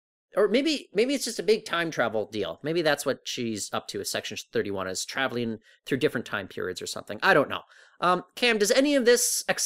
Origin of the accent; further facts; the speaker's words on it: Canada; It's always embarrassing when I travel overseas and people think I'm bilingual because I'm from Canada, and that's really not the case.